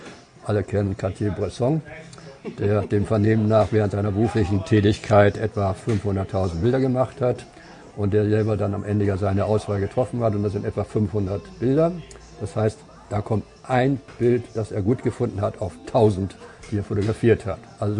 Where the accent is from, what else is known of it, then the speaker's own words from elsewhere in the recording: Germany; naja, ich komme also aus Deutschland, dann war die zweite Frage gleich, Ost oder West?